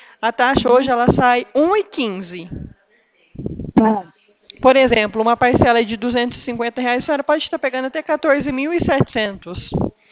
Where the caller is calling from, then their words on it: Presidente Prudente, São Paulo, Brazil; nós estamos entrando em contato com alguns funcionários aí da Prefeitura de Bastos, nós somos aqui de Prudente.